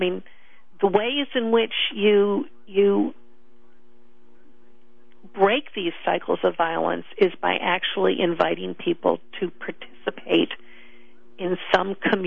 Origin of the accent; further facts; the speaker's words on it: New York, United States; moved away as an adult; now in Boston, United States; I mean, I grew up in New York, but I moved to Boston as a young adult, and I've lived here. I mean, moved to the Boston area, lived here for most of my life.